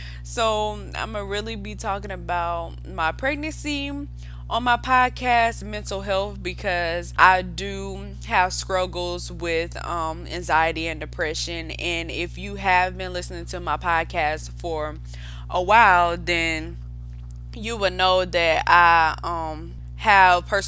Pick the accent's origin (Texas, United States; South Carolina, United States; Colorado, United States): South Carolina, United States; I'm from South Carolina. I'm a Southern girl, born and raised in South Carolina. Woo-hoo! And y'all probably can hear it in my voice how country I am